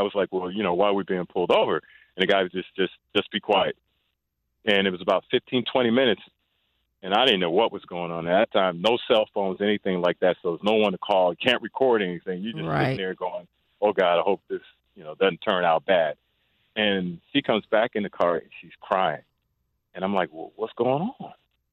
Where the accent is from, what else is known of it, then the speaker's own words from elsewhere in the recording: the South, United States; And, you know, what time you need to be home and all that type of stuff growing up in the South.